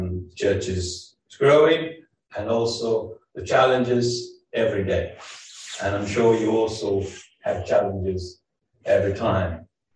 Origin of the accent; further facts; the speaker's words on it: Brazil; English is a second language; I'm originally from Brazil. You may wonder what accent that I have.